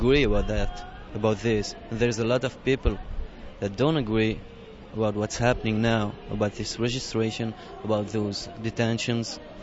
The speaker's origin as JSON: {"language": "English", "country": "Tunisia", "lives_now": "United States", "said": "I'm from Tunisia. I came here to study."}